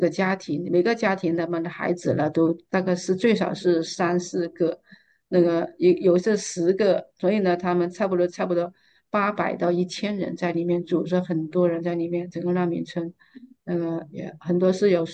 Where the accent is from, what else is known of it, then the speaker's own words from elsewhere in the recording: China; 因为我们是中国人嘛，我们的英文各方面也不好